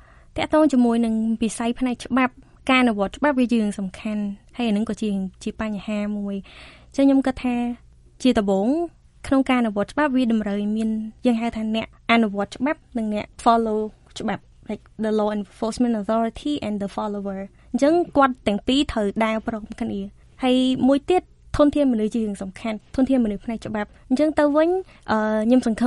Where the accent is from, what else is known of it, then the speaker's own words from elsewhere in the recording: provinces, Cambodia; ខ្ញុំកើតនៅខេត្តហើយខ្ញុំរៀននៅខេត្តអញ្ចឹងខ្ញុំដឹងថាខ្ញុំអត់សូវមានឱកាសច្រើនដូចសិស្សនៅម្បាញ់ទេ